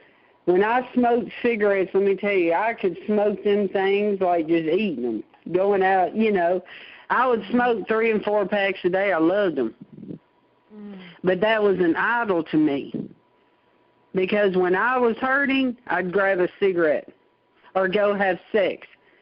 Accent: Nashville, Tennessee, United States; yes, I say it with an R because I'm from Nashville.

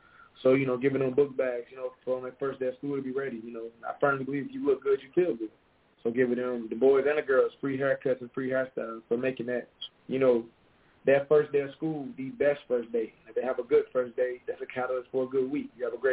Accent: Wadesboro, North Carolina, United States; So I'm from Wadesboro, North Carolina, you know, small town. That's where I'm from. I grew up mostly, you know, in Wadesboro

